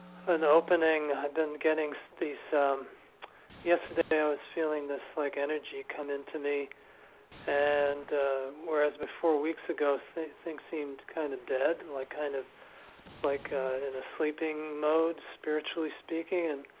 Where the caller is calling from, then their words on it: New York City, New York, United States; from New York City.